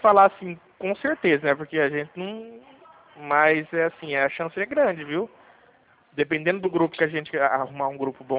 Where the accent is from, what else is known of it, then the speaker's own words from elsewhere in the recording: Dracena, São Paulo, Brazil; eu sou de Dracena.